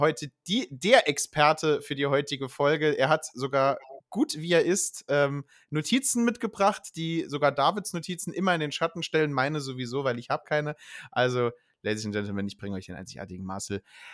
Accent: Saarland, Germany; Bei uns im Saarland sind wir untergegangen heute

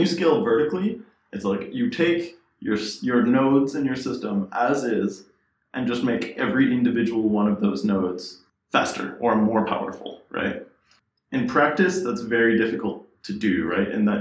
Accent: Canada; You could tell from that comment that we're both Canadian.

